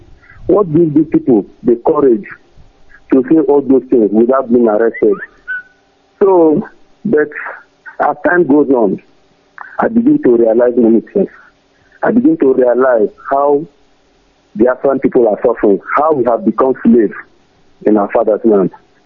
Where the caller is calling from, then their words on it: Togo; from Obolafo. In any way, I'm calling from Togo.